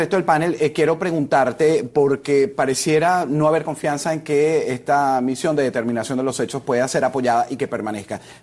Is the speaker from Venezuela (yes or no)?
yes; Venezuela; Tengo un panel para analizar el tema de mi país de origen